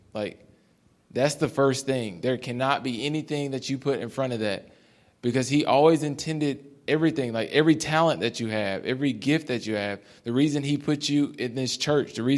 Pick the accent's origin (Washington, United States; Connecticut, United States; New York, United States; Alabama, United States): Alabama, United States; I'm 26. I'm from Alabama. He's talking about being far from home. Me too.